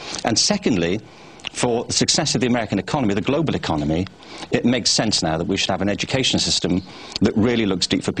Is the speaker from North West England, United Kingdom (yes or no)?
yes; Liverpool, North West England, United Kingdom; You know, I'm from Liverpool.